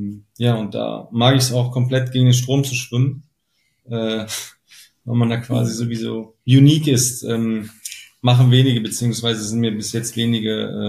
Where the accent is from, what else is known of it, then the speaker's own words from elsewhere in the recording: Düsseldorf, North Rhine-Westphalia, Germany; Vor allem wir kommen hier aus Düsseldorf, das ist ja der Place to be, Königsallee etc.